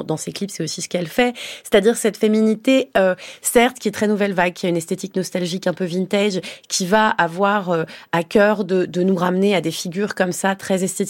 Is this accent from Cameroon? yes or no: no; Italy; Alors peut-être que c'est parce que je suis italienne